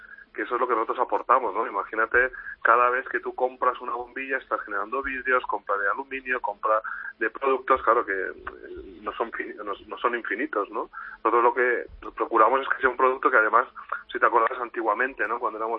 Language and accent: Spanish; Catalonia, Spain; No, yo soy de Barcelona.